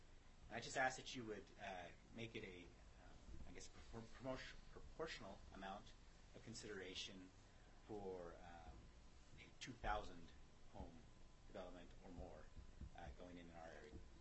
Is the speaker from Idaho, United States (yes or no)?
yes; Idaho, United States; just a kid raised, born and raised in Idaho, grew up on a farm, continuing to farm life with my family on a small farm.